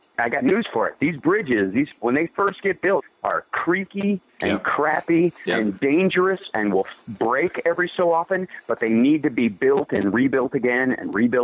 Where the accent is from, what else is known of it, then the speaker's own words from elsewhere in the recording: Kentucky, United States; I grew up in Kentucky where the whole Knights in Satan Service or, you know, Kids in Satan Service nonsense was being pushed about them.